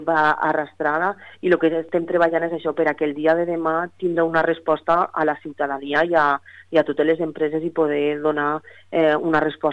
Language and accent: Catalan; Càlig, Valencian Community, Spain; Pues, no sé, en el cas del meu poble, jo soc de Càlig